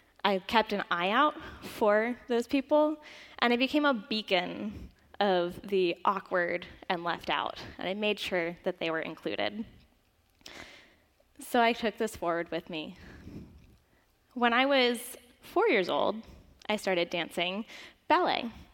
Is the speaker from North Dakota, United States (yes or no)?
no; Sebastian, Florida, United States; It was in the small town of Sebastian, Florida, that I was born and raised on an ashram